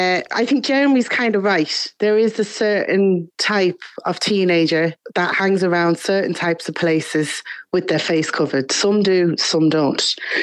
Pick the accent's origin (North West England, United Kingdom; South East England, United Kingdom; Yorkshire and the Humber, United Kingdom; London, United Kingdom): North West England, United Kingdom; Manchester; when we were growing up in Manchester, in the estates in Manchester